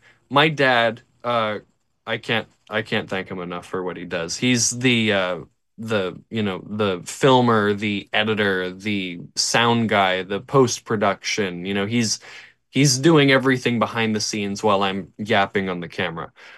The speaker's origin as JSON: {"language": "English", "town": "Pittsburgh", "region": "Pennsylvania", "country": "United States", "said": "I am from the Pittsburgh area, southwestern Pennsylvania. So we have a lot of stuff in Pittsburgh."}